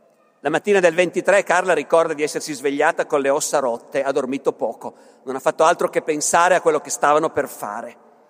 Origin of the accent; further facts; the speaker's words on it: Piedmont, Italy; accent: Piedmontese; voi scuserete se col mio accento piemontese faccio queste battute